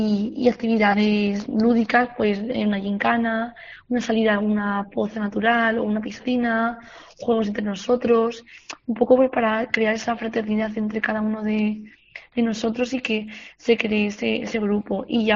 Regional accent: Albacete, Castilla-La Mancha, Spain; No, yo soy de Albacete.

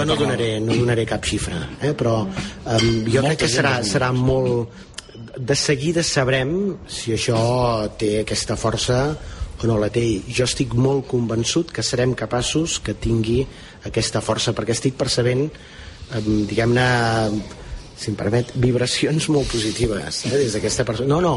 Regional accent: Terrassa, Catalonia, Spain; faig molta propaganda al meu poble de Terrassa

